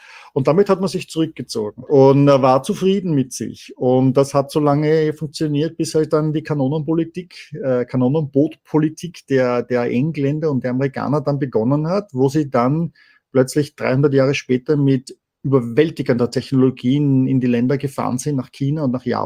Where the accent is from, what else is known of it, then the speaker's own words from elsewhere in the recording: Vienna, Austria; Ja, gerade als Wiener weiß ich das.